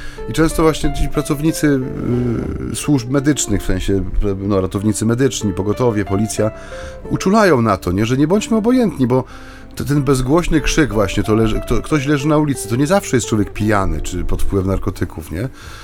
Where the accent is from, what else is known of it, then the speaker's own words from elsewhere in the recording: South, Poland; Jednego lata była taka fala u nas tam na południu, niedaleko mojej rodzinnej miejscowości, fala podpaleń.